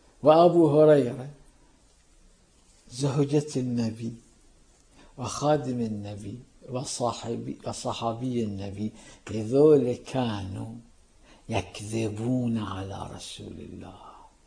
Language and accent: Arabic; Karbala, Karbala Governorate, Iraq; كان عندنا في كربلاء المقدسة رجل دين